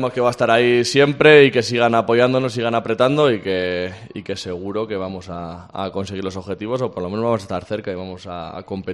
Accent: Valencia, Valencian Community, Spain; now in Pamplona, Spain; Vengo de Valencia, que es una ciudad muy buena, que tampoco es una ciudad tan grande como Madrid o Barcelona

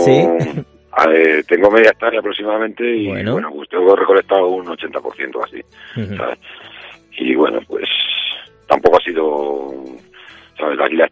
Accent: El Losar del Barco, Castile and León, Spain; yo concretamente hablo por mi zona, mi pueblo

